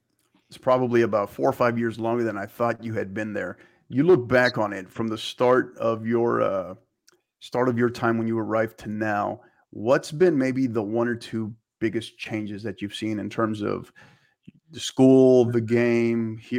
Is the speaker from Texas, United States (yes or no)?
yes; El Paso, Texas, United States; back in my hometown of El Paso, very much in the same spot as San Antonio